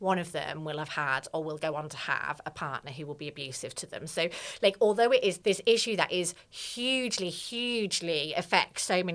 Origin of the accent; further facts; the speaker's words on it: Scarborough, Yorkshire and the Humber, United Kingdom; accent: vague; also born or lived in Essex; now in Sunderland, United Kingdom; So I'm based in Sunderland. We moved it to the northeast in 2020, but I'm originally from Scarborough. They spent quite a long time in the south in Essex, so that's why I don't sound like I'm southern. I've got a bit of a vague accent going on.